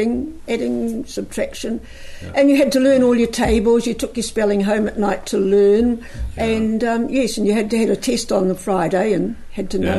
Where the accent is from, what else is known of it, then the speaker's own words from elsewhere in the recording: Palmerston North, Manawatū-Whanganui, New Zealand; born there; And lived here till I was eight.